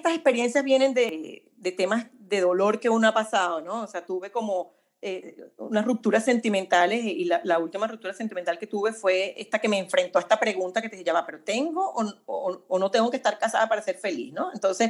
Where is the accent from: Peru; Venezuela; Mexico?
Venezuela; now in Chile; tanto en Venezuela, que es de donde yo soy, como acá en Chile, que es donde estoy viviendo hace casi 8 años